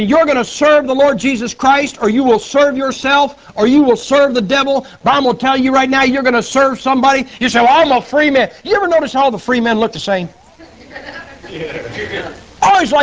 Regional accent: Ohio, United States; I'm from Ohio, man.

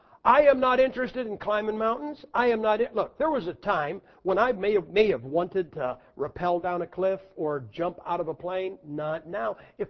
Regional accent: United States; I am an American. You know what that means?

